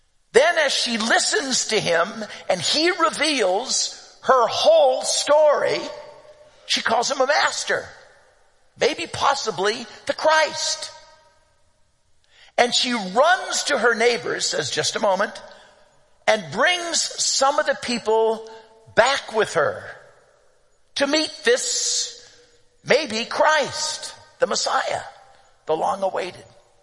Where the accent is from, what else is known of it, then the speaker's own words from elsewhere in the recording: Santa Monica, California, United States; We're from Santa Monica in Santa Monica, California.